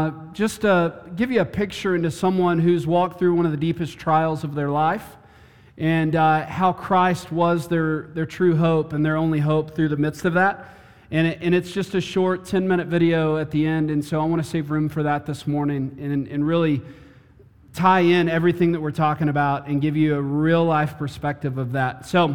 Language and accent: English; Texas, United States; He thinks I sold out on the Dallas Cowboys, even though I was from Texas.